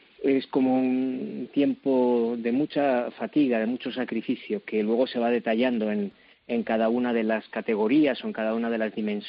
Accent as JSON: {"language": "Spanish", "country": "Spain", "said": "para todos nosotros que somos españoles"}